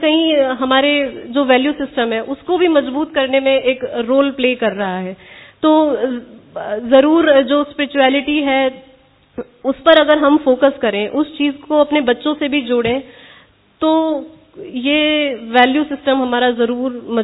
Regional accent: Govindgarh, Rajasthan, India; जैसे हमारे कस्बे में, गोविंदगढ़ जिला अलवर की रहने वाली हूँ

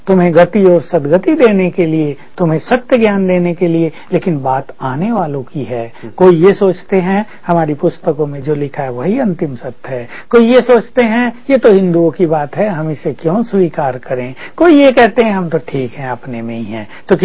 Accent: North India, India; moved away; हम north India से हैं, दिल्ली से भी नॉर्थ में

